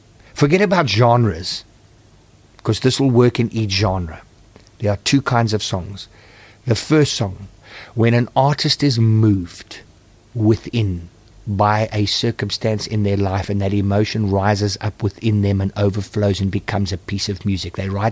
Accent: England, United Kingdom; and I, as an English person, I realized I had heard the song many times before and recognized it.

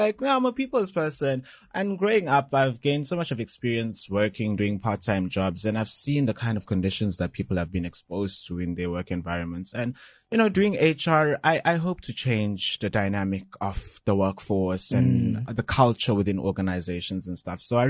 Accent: Durban, KwaZulu-Natal, South Africa; Well, I am from here, Valley, Durban, born and raised. I'm from Essenwood. It's a small suburb near Overport in central Durban.

